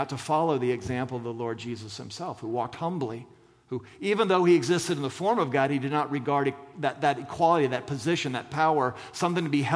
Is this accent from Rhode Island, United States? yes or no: no; Scottsdale, Arizona, United States; I grew up in Scottsdale, Arizona, which is the combination of San Diego and Boca Raton.